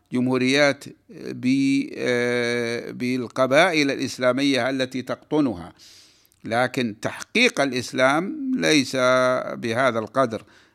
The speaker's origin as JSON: {"language": "Arabic", "country": "Saudi Arabia", "said": "وناهيك بمساحة بلادنا السعودية"}